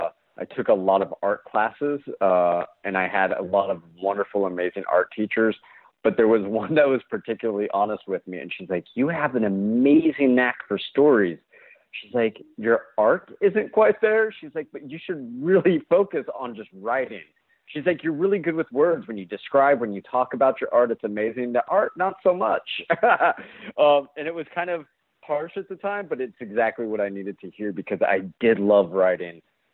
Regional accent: Abilene, Texas, United States; born there; also born or lived in Okinawa / Guam; I was born in Abilene, Texas, but we ended up in Okinawa and Japan and then in Guam.

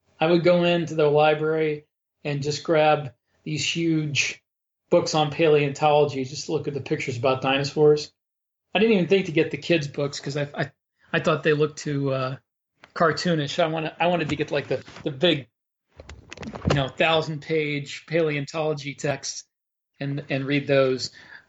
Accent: Florida, United States; Central Florida.

